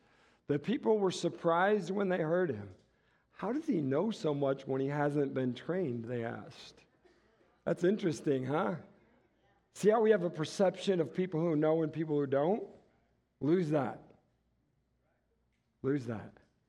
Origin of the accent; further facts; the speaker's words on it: Detroit, Michigan, United States; I was raised in Detroit, Michigan metro area, predominantly African-American community.